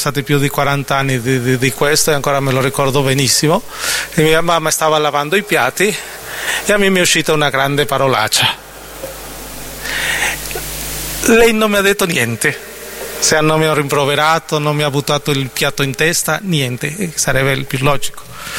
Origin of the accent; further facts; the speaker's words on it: Mexico; io sono messicano, lo dico sempre, e lì da noi si dicono tante parolacce, ma tantissime.